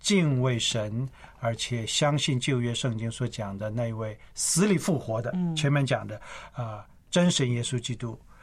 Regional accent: China

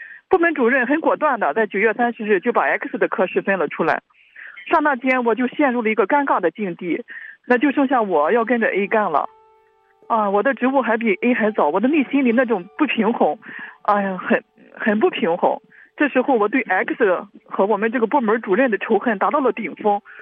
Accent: Shandong, China; 我是来自山东的

